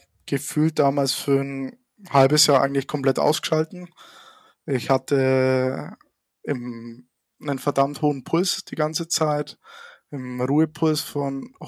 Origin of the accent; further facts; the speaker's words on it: Neumarkt in der Oberpfalz, Bavaria, Germany; Also ich komme aus Neumarkt in Oberpfalz.